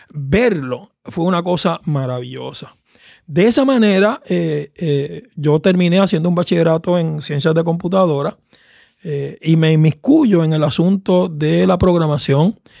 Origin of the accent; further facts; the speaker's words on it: Caguas, Puerto Rico; yo soy del país de Caguas, un valle al centro de la isla, donde me crié y conocí el Evangelio. Así que soy de allá, del pueblo que junta campo y pueblo.